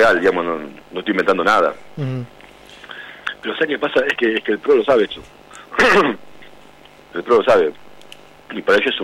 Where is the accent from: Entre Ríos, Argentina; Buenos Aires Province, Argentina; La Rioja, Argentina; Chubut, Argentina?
Buenos Aires Province, Argentina; Lanús; Yo me crié acá, en Lanús, uh-huh. En un barrio. Tengo el potrero a vuelta de mi casa, toda la vida.